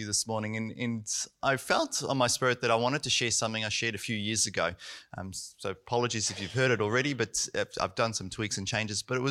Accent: South Africa; I was actually growing up in South Africa.

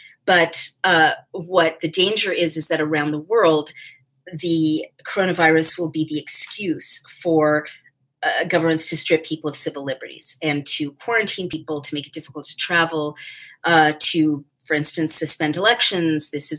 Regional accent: New York, United States; Moving right along, New York, I just saw my home state, declared a state of emergency because of the coronavirus.

